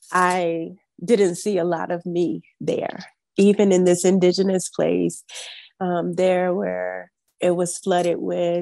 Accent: Winston-Salem, North Carolina, United States; from Winston-Salem, North Carolina. A lot of people are really shocked to know that I'm from North Carolina, especially little Winston-Salem.

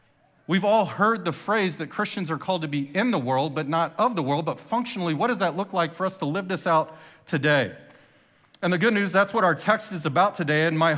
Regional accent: Texas, United States; And I know some of y'all know I'm from Texas.

